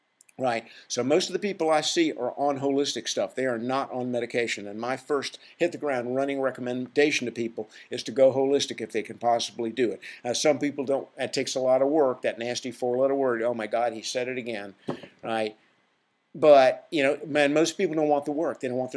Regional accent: the South, United States; And I'm from the South, so I can make fun of it, okay?

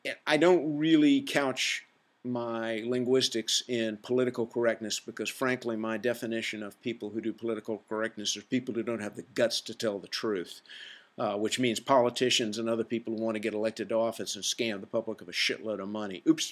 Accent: the South, United States; and I'm from the South, so I can talk about it, okay?

